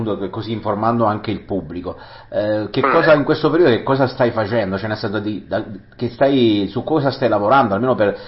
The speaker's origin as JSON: {"language": "Italian", "region": "Molise", "country": "Italy", "said": "Guarda, io sono molisano"}